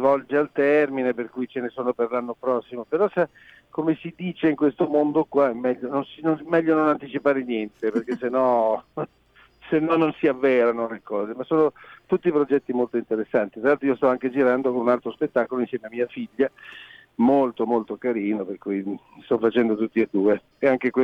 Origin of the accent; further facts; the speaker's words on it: Livorno, Tuscany, Italy; born there; Io poi sono nato anche in Toscana, sono nato a Livorno